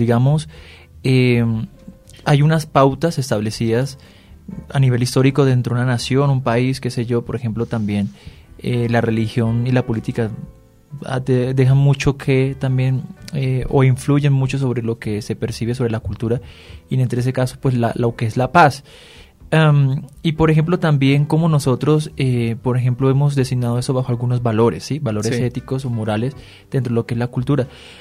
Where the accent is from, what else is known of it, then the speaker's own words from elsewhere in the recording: Norte de Santander, Colombia; Sí, yo que soy del Santander, por ejemplo, de Norte Santander, ¿cuán diferente soy a los antioqueños?